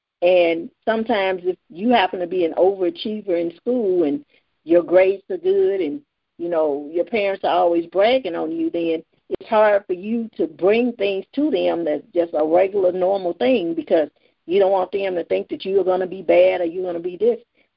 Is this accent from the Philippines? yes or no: no; Louisiana, United States; And plus, I was raised in Louisiana.